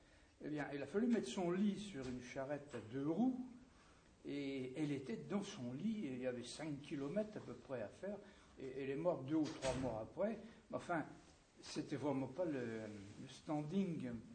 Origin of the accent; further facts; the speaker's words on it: Poullaouen, Brittany, France; Je suis originaire de Poulaouen.